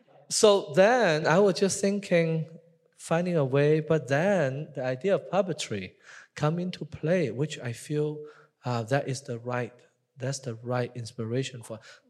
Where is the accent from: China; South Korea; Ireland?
China; And of course, I was born and raised in Asia, in China, and spent more time in the West than I was in China.